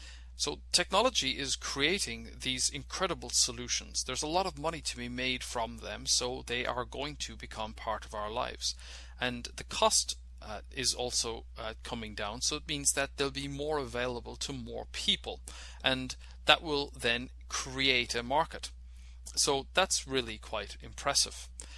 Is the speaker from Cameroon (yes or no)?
no; Ireland; growing up in Ireland, there was talk about the butter mountains and the wine lakes